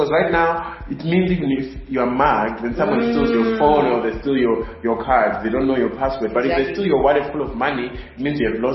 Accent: Zimbabwe; I come from Zimbabwe where we have to make things happen.

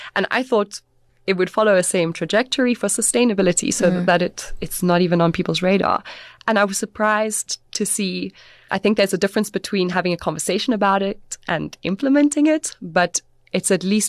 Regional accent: South Africa; Even as a South African, when Domin, my business partner, and I did a prospection trip in July, some of those hypotheses were completely thrown out the window.

